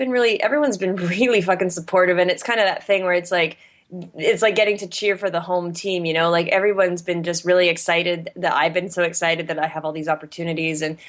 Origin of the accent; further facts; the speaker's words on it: Vancouver, British Columbia, Canada; I'm too Canadian for that shit. I'm like, I'm Vancouver. I'm in the minority here being like Caucasian looking.